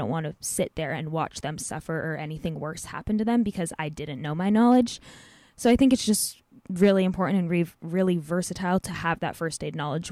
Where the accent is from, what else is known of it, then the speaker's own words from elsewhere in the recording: Oregon, United States; also born or lived in Portland, Oregon; now in Kitsap, United States; I'm originally from Central Oregon. I was born in Portland, but I currently live in Kitsap, Washington.